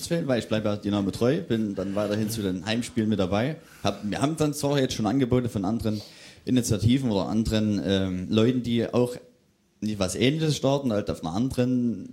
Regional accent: Saxony, Germany; ich bin aus Mittelsachsen. Deswegen, nee, ganz stolz.

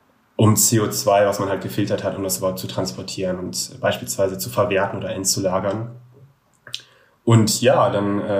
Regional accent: Moers, North Rhine-Westphalia, Germany; also born or lived in Cologne; now in Bonn, Germany; komme auch aus Moers ursprünglich, bin auch geboren. Mittlerweile wohne ich in Bonn, vorher in Köln gelebt

